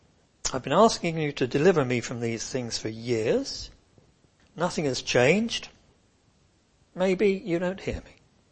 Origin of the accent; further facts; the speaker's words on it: United Kingdom; Particularly, I suppose, being British, we tend not to wear our hearts on our sleeves.